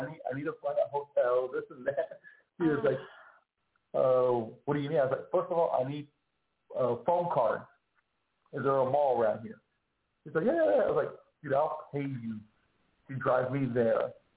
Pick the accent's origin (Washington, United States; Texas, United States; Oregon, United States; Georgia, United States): Texas, United States; Austin; But the thing is, I come from Austin, Texas, where we care about animals.